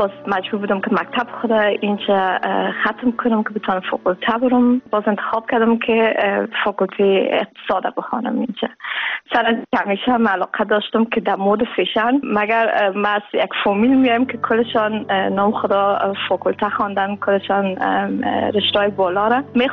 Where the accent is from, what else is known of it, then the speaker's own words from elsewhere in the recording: Afghanistan; now in Germany; من از افغانستان آمدیم